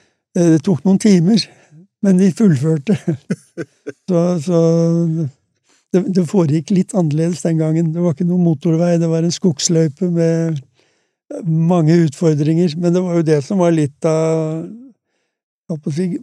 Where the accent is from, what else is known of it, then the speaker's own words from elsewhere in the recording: Grimstad, Agder, Norway; jeg jo født og oppvokst i Grimstad.